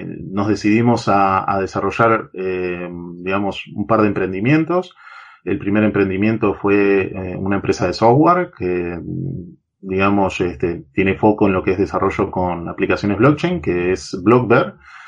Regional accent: Uruguay; Yo soy de Uruguay y acá empezamos digamos, había muy poca gente que estaba en el tema.

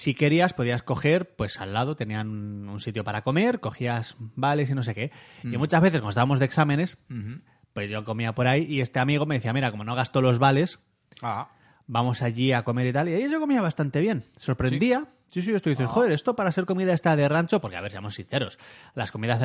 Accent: Castile, Spain; yo vengo de Castilla.

